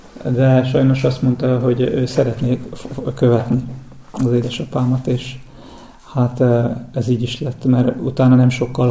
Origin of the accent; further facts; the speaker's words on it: Pápa, Veszprém County, Hungary; Tehát mi pápaiak vagyunk. És pápa mellett egy kis faluban lakunk